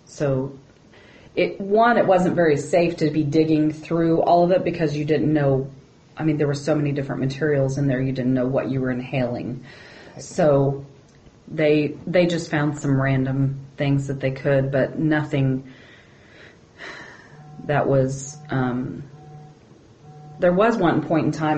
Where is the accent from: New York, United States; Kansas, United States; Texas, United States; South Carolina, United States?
Kansas, United States; Dodge City; I grew up in Dodge City.